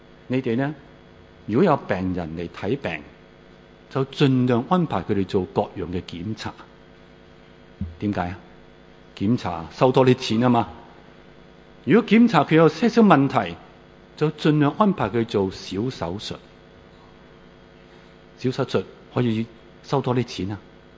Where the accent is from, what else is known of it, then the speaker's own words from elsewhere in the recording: Hong Kong; 我们香港人